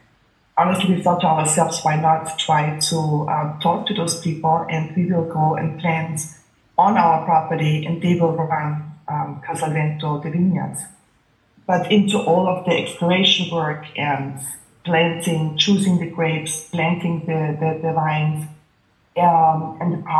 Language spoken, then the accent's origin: English; Austria; English is a second language; now in United States; I'm an American citizen, so you know, I live mainly in the United States. But I come here during the summertime, during the wintertime, originally from Austria, so I'm traveling a lot.